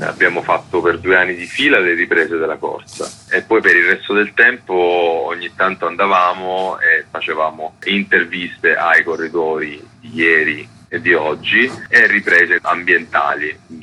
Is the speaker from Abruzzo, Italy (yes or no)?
yes; Abruzzo, Italy; Io sono abruzzese